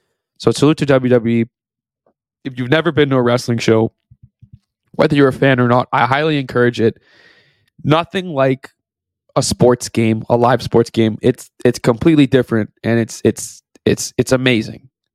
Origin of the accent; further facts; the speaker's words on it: Toronto, Ontario, Canada; I'm from Toronto.